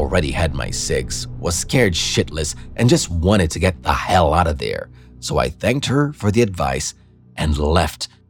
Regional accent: Nueva Esparta, Venezuela; also born or lived in Saint Thomas, US Virgin Islands; I live on a Venezuelan island in the Caribbean called Margarita. I've been here for most of my life, but I was born on St. Thomas Virgin Islands, actually.

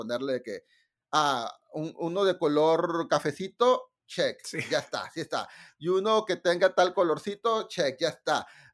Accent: New York, United States

